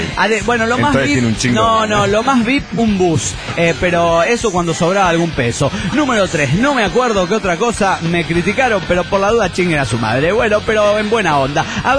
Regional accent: Oaxaca, Mexico; de Oaxaca.

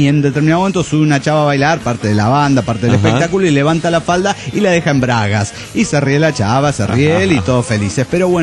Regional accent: Mexico City, Mexico; born there; now in Morelia, Mexico; Soy nacido en el Distrito Federal trasladado a esta hermosa ciudad de Morelia, Michoacán, en diciembre de 1985, por los motivos que en todo México conocieron, el famoso terremoto del 85.

